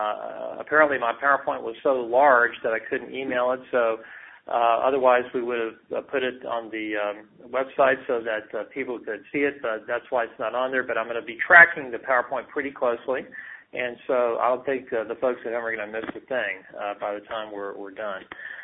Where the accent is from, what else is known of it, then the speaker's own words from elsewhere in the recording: Houston, Texas, United States; born there; I was born here in a hospital that no longer exists downtown. It was the St. Joseph's Maternity Ward, which is a beautiful Art Deco building.